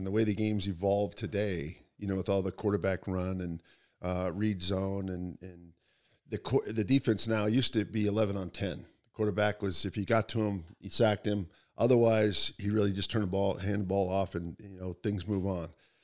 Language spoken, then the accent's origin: English; Snohomish, Washington, United States; Well, you know, when I was a young person growing up in Snohomish, Washington, my first love was baseball.